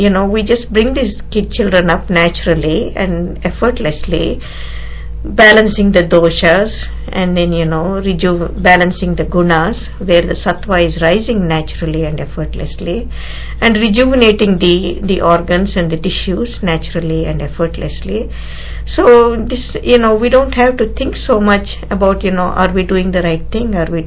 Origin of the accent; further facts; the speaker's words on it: India; it was so close while I was growing up in India.